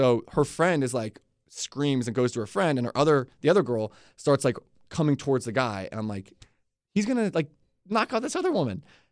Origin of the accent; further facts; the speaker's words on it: Atlanta, Georgia, United States; I grew up in Atlanta before Leesburg.